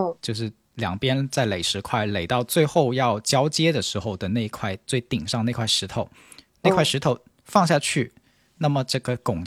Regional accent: China; 所以就我们中国人现在舆论场里面所讨论的这个苦难式的婚姻

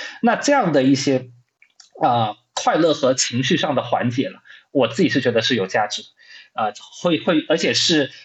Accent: China; 可能是我们中国人享有的比较大的一个、比较主要的一种自由哈

